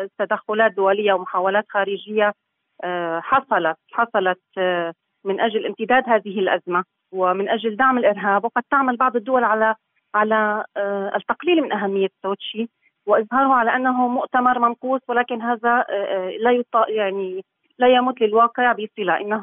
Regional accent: Al-Fu'ah, Idlib Governorate, Syria; ولكن لا نجدها في قريتي الفوع وكفرية المظلومتين، عانوا ما عانوه ولم يشعر أحد بهم.

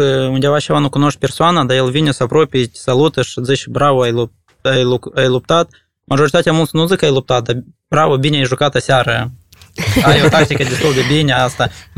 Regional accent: Moldova; piesa asta ne reprezintă, într-adevăr, că suntem moldoveni

